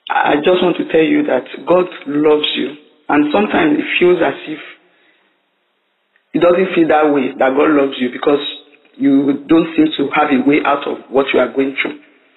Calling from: Nigeria; I'm calling from Nigeria.

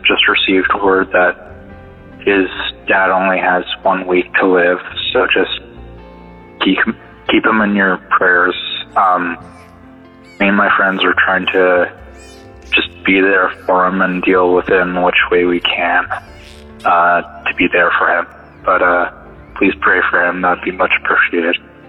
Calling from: Canada; I'm calling in from Canada.

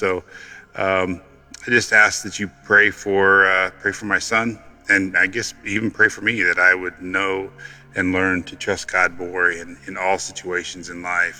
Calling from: Colorado, United States; I'm calling from Colorado.

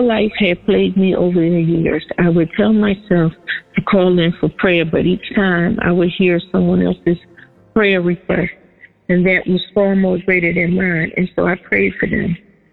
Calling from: Pennsylvania, United States; I'm calling from Pennsylvania.

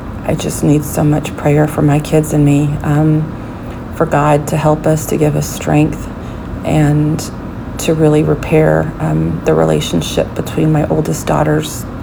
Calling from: San Antonio, Texas, United States; I'm calling in from San Antonio, Texas.

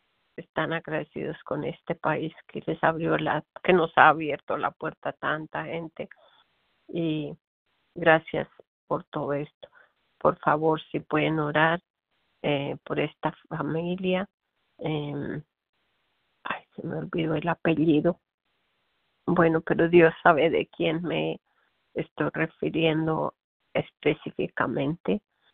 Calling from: Corona, California, United States; soy de Corona, California. Llevo ya, yo soy una mujer de 74 años

